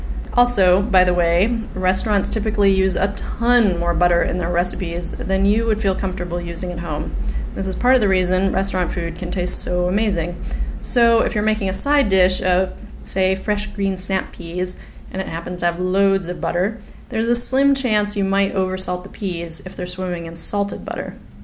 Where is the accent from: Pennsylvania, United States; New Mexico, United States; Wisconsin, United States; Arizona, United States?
New Mexico, United States; I grew up in the Wild West in New Mexico and it was hot.